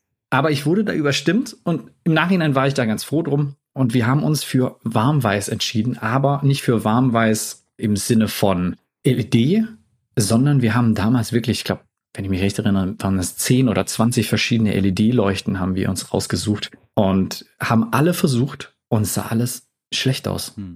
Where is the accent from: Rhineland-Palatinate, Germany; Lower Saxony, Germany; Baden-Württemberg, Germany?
Baden-Württemberg, Germany; Klar, natürlich auch als Schwabe immer.